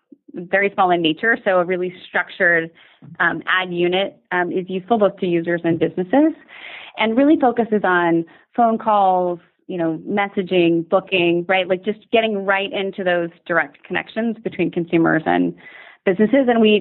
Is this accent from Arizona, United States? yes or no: no; Dallas, Texas, United States; I'm originally from Dallas